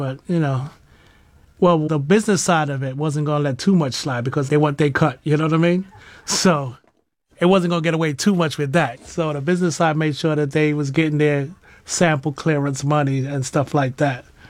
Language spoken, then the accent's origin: English; East Coast, United States; he's from the West Coast of America and I'm from the East Coast of America.